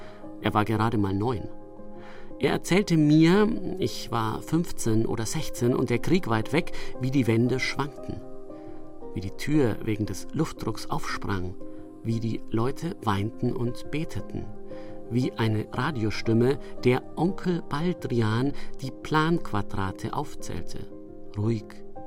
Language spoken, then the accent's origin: German; Bavaria, Germany; now in Lübeck, Germany; Ich lebe in der Nähe von Lübeck. Wenn ich in meine alte Heimat nach Franken reise, kleben die Orte an mir.